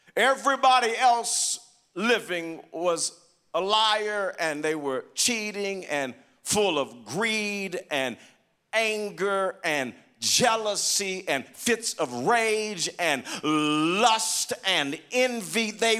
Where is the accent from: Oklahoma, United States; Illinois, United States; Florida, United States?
Oklahoma, United States; Wewoka; I know you know right where it is now, and that's where I grew up in Wewoka.